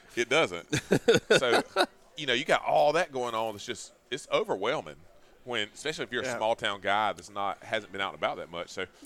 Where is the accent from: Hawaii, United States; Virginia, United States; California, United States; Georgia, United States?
Georgia, United States; Wrightsville; So, one, you know, I'm from Wrightsville, Georgia.